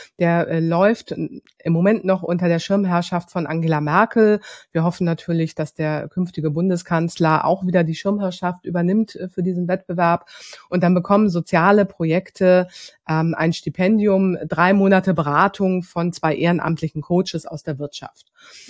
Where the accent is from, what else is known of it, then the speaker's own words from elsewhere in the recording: Hamburg, Germany; also born or lived in Lower Franconia; ich komme aus Hamburg, ich bin gebürtige Hamburgerin, war dann mittlerweile 5 Jahre in Unterfranken, haben dort wunderbar gelebt.